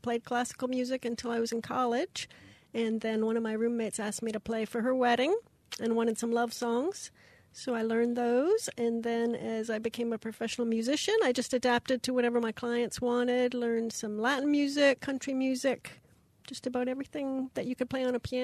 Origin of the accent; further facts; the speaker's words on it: Western Canada, Canada; When I was a little girl, I grew up in Western Canada.